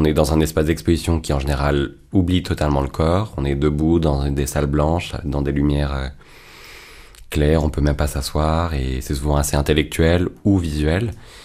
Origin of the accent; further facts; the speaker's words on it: Aubenas, Auvergne-Rhône-Alpes, France; je suis né à Aubenas, grandi à la ferme